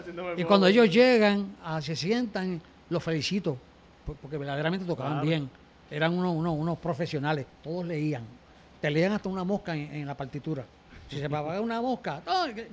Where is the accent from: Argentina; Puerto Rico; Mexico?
Puerto Rico; Yo soy de Puerto Rico.